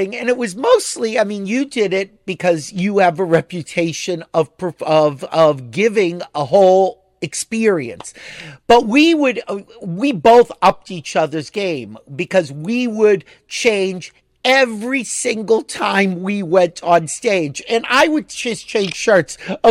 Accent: Boston, Massachusetts, United States; as a Bostonian, I know this, Boston Pride would very often be the same weekend.

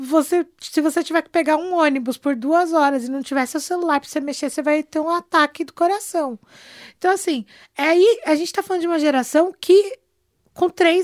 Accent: Brazil; a gente tem que pensar que a gente cresceu num Brasil do PT ali, né?

